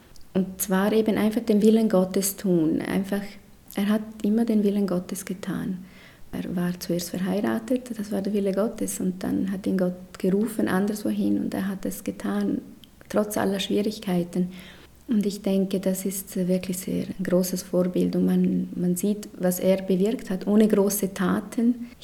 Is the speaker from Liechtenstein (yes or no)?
yes; Liechtenstein; Ich bin Liechtensteinerin und Italienerin.